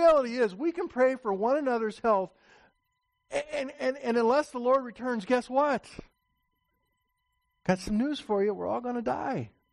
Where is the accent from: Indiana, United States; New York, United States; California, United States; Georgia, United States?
Indiana, United States; I can remember as a kid growing up in Northeast Indiana